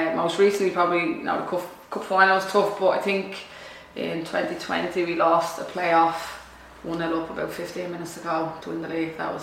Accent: Dublin, County Dublin, Ireland; I grew up in Dolphins Barn in Dublin A, in the flats.

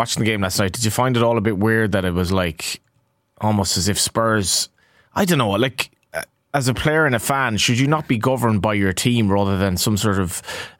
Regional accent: Galway, Connacht, Ireland; I thought it could be Galway. I'm from Galway.

